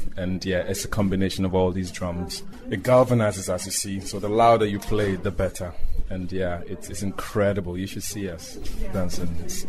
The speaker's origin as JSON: {"language": "English", "country": "Ghana", "tie": "born or raised there", "also_born_or_lived": "Sierra Leone", "said": "I'm from Africa originally. Born in Sierra Leone, grew up in Ghana"}